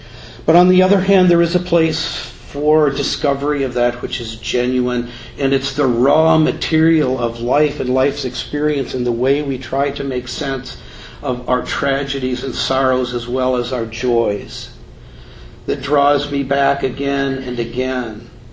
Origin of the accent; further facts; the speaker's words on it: Warren, Minnesota, United States; When one drives into my hometown of Warren, there is still a sign that says, "Welcome to Warren and the Red River Valley, the breadbasket of the world."